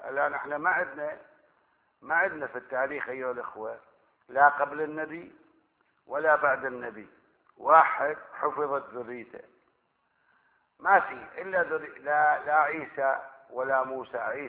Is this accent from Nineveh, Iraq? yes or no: no; Karbala, Karbala Governorate, Iraq; كان عندنا في كربلاء بالمناسبه، كان عندنا في كربلاء